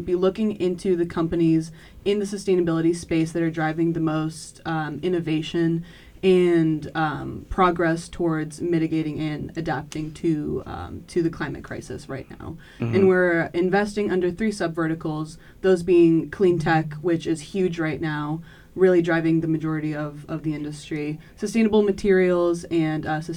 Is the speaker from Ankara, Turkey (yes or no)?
yes; Ankara, Turkey; now in Connecticut, United States; Okay, I am originally from Ankara in Turkey, but I live in Connecticut